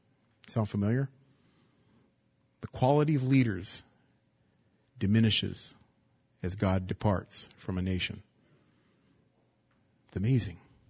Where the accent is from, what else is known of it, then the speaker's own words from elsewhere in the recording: California, United States; now in -; But they can tell that we're from the West Coast when we go back there.